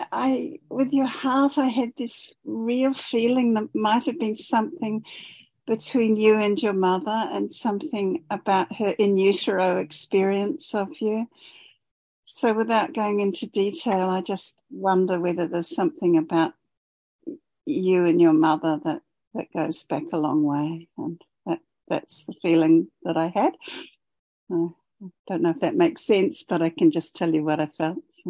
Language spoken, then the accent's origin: English; Canterbury, New Zealand; now in Australia; I'm a New Zealander, and I bring Aoraki, who is the great cloud-piercing mountain spirit of the land where I come from